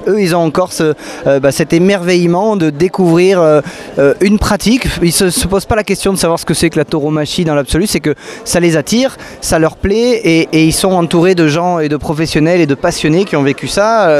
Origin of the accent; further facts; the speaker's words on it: Pissos, Nouvelle-Aquitaine, France; la culture et les traditions avec lesquelles j'ai grandi, notamment dans les Landes et du côté de Pissos, où je faisais partie d'un groupe folklorique